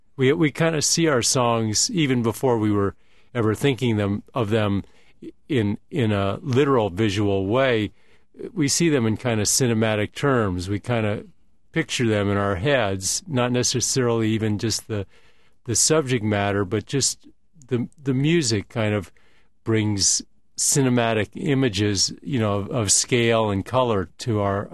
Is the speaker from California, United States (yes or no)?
yes; Los Angeles, California, United States; And I think that's why, even though we're from Los Angeles, we never kind of connected with Los Angeles bands